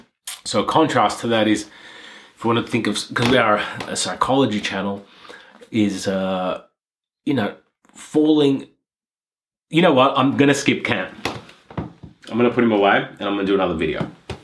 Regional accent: Australia; now in Finland; I'm from Australia. I've moved to Finland.

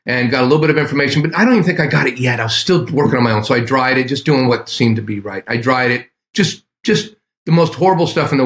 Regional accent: California, United States; now in Canada; I come from Northern California, now living in Canada. I moved up here about 6 years ago.

